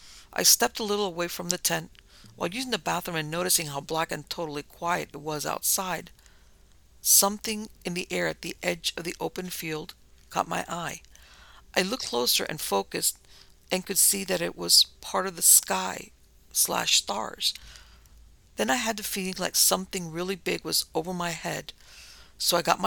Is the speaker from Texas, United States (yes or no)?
yes; Texas, United States; As a kid, I grew up in Northeast Texas. My parents owned a lot of land, and all of our neighbors also had large plots of land surrounding our property.